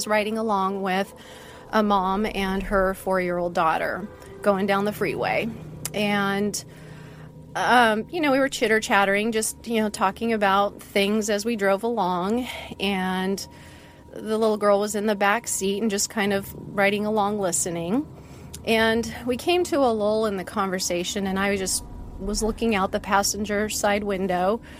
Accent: West Coast, United States; also born or lived in Seattle / Portland / Sacramento; I grew up mostly on the West Coast. Kind of for my dad's job, we went between Seattle, Portland, and Sacramento.

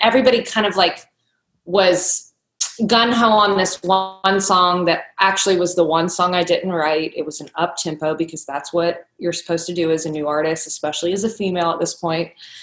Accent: Kentucky, United States; When I was growing up in Kentucky, everybody knew me as, you know, I was involved in school and loved school, but I was the singer.

